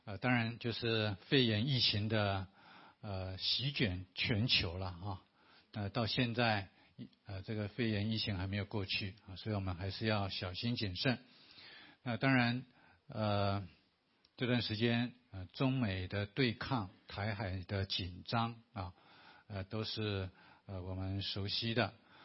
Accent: southern Taiwan, Taiwan; 我从来没听过3字顶这个名字，因为我是南部人嘛。

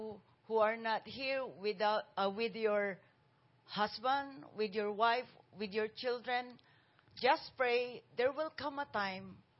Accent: Philippines; from the Philippines.

